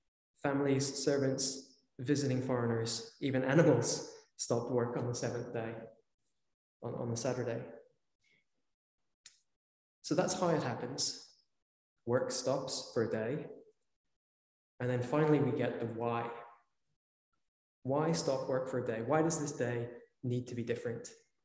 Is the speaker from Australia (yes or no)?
no; Northern Ireland, United Kingdom; In the culture that I grew up in Northern Ireland